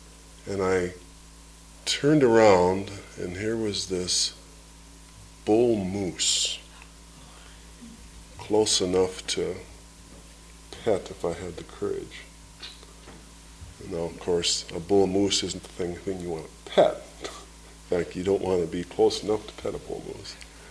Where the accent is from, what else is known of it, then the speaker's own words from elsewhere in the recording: Montana, United States; from Montana.